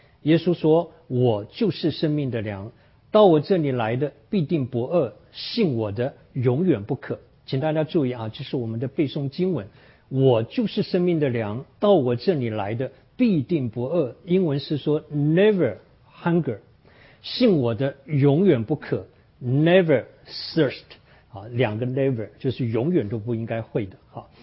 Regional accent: China; 我想这个对我们中国人来说是不用多说，大家都能够了解，中国人是最懂得吃的哈。

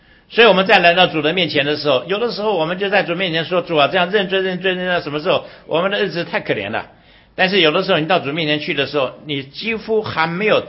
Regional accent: Shandong, China; 尤其我们山东人呢 就开始包饺子啊，做包子，然后做很多的面食，然后灌香肠

